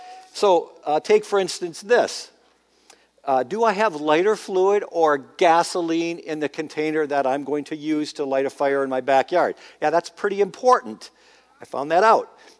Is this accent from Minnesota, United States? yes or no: yes; Minnesota, United States; Now, I used to think that, okay, I'm from Minnesota, give me a break.